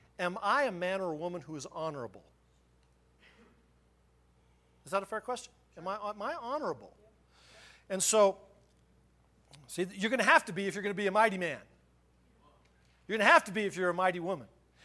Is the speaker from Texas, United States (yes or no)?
no; Trinidad, Colorado, United States; Except one place, and it's better. It's Trinidad. My hometown.